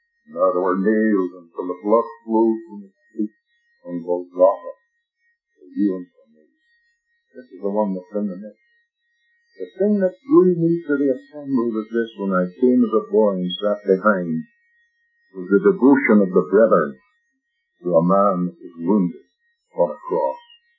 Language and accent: English; Lurgan, Northern Ireland, United Kingdom; now in Canada; It's our nature, especially Irishmen. It's our nature. I know. I'm one of them. Maybe a Canadian, but I'm an Irishman.